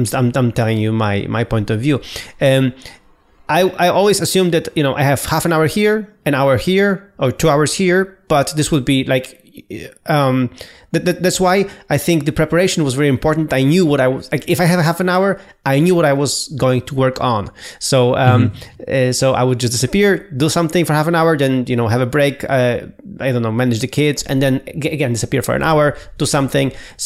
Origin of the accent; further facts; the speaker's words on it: Poland; Yeah, I was 3 weeks in my hometown, yeah.